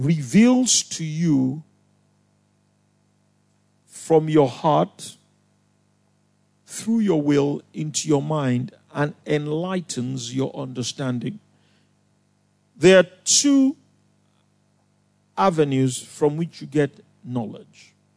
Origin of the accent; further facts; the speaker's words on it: Nigeria; moved away; So I remember, you know, I came from Nigeria, quite a number of us, you know.